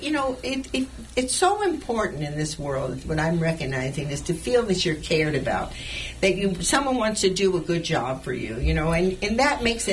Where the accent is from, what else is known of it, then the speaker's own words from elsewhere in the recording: Los Angeles, California, United States; I grew up in East L.A., so I know Mexican girls, and they are pretty tough.